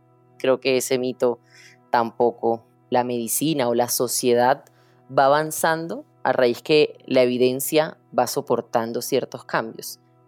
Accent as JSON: {"language": "Spanish", "town": "Barranquilla", "region": "Atlántico", "country": "Colombia", "tie": "born or raised there", "said": "es una barranquillera. Nací en Barranquilla y he vivido creo que casi toda mi vida en Barranquilla."}